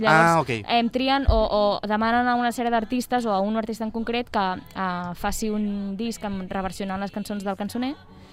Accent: Barcelona, Catalonia, Spain; born there; Vaig néixer a Barcelona.

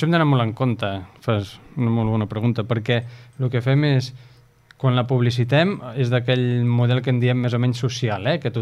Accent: Barcelona, Catalonia, Spain; En el meu cas vinc de Barcelona fa 23 anys ja que he vist.

